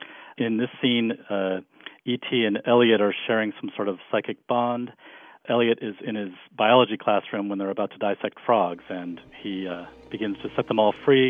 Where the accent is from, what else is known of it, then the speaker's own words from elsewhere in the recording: Raleigh, North Carolina, United States; from Raleigh, North Carolina.